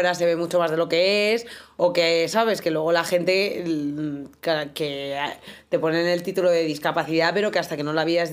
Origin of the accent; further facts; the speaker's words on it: Spain; son de cotilleo y salseo, como somos los españoles que nos gustan buen salseo.